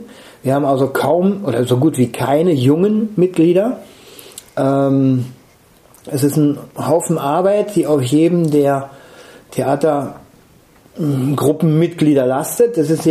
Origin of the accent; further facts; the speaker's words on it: Breckendorf, Schleswig-Holstein, Germany; born there; ich bin in Breckendorf geboren